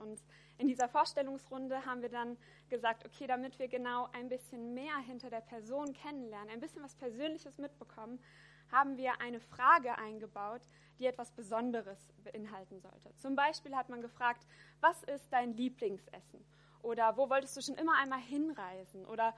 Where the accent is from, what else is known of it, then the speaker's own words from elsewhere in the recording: Paderborn, North Rhine-Westphalia, Germany; born there; now in Düsseldorf, Germany; Ich bin 27 Jahre alt. Ich bin deutsche Staatsbürgerin, in Paderborn geboren, jetzt wohne ich aber in Düsseldorf